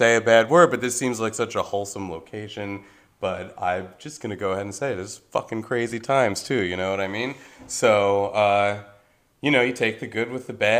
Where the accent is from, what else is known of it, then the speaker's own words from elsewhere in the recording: Lower Merion, Pennsylvania, United States; Well, I was, but then in growing up in Lower Merion School District, as many of us did you go to Lower? As many of us did in this room, I was offered a chance to learn like a band or orchestral instrument in 4th grade